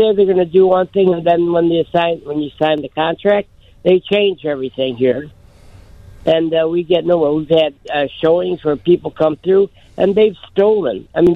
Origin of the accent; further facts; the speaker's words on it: Chicago, Illinois, United States; now in Tampa, United States; My wife and I, well, I'm originally from Chicago, born, bred, and retired.